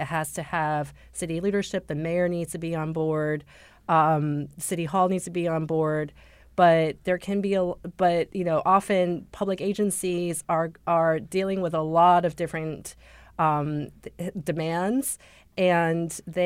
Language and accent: English; Syracuse, New York, United States; I grew up in Syracuse, so I'm really excited to see what has happened in Rochester since I last visited.